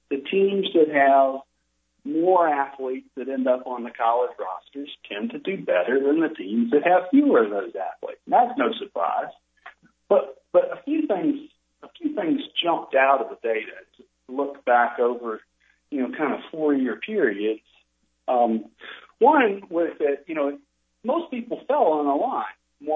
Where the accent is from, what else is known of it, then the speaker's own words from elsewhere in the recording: Valdosta, Georgia, United States; Well, I grew up in Valdosta, and growing up in Valdosta means growing up football